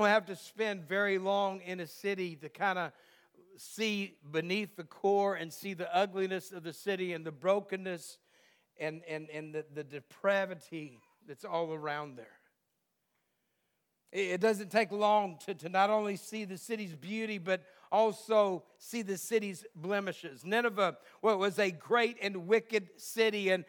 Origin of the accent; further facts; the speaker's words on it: Texas, United States; I grew up near Houston, which is a large city. So I kind of know the dealings of a large city.